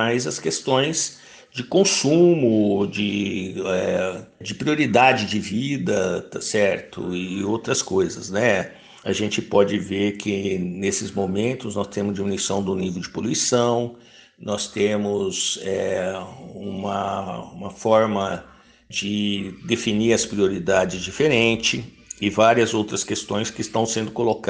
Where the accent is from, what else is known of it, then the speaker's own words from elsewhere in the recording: Brazil; De todos nós e todos nós como brasileiros